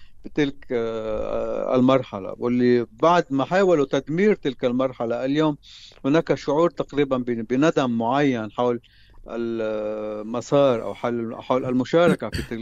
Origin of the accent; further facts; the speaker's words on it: Lebanon; نحن كلبنانيين